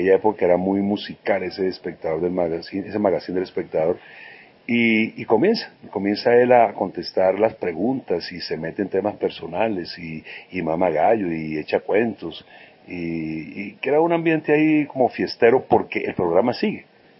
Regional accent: Cartagena, Bolívar, Colombia; also born or lived in Villanueva; yo nací en la costa, yo soy un caleño, nacido en Cartagena, y la familia de mi mamá toda es costeña. Yo viví un tiempo en Villanueva, Guajira, y pasé muchas vacaciones allá.

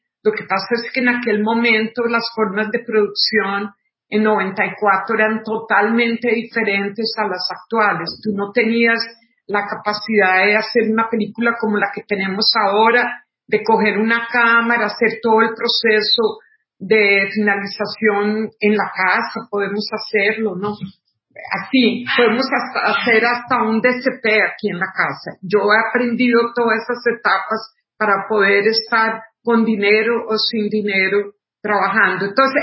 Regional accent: Colombia; now in Brazil; Entonces yo crecí en Colombia y mi corazón dice que yo soy colombiana y es lo que yo quiero ser, colombiana. Pero debido a las circunstancias familiares yo terminé viviendo en Brasil.

